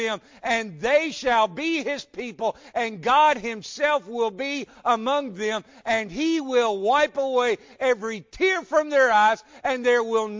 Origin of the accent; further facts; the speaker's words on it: Memphis, Tennessee, United States; as a little boy, I grew up in Memphis